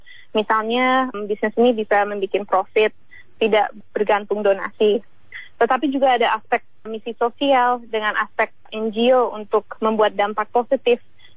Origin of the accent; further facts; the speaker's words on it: Jakarta, Indonesia; moved away; also born or lived in Perth, Australia; Saya lahir dan dibesarkan di Jakarta sih. Tapi pada waktu Krismon itu tahun 99, keluarga saya pindah ke kota Perth di Australia.